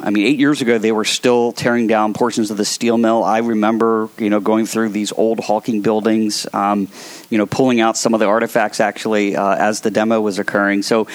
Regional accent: Catonsville, Maryland, United States; And you know, I'm from Catonsville, but you know, I'm an outsider even from Catonsville.

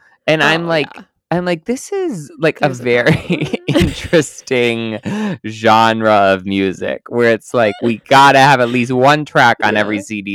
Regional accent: Canada; I am very white. I'm Canadian and Swedish. So, I guess yeah. German as well.

